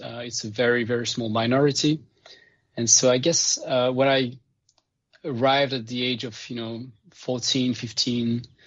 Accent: Lausanne, Vaud, Switzerland; also born or lived in France; I was born in France, but then raised in Switzerland, in Lausanne. And I grew up in a Christian home. So my dad was a pastor.

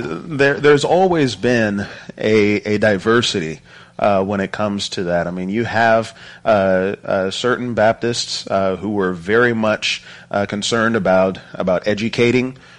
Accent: Maryland, United States; I went to college in Maryland. I was raised in Maryland.

